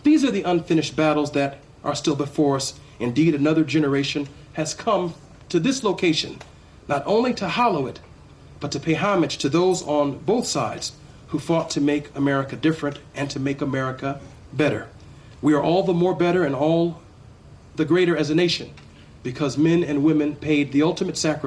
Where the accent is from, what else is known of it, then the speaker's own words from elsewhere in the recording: United States; But I'm an American.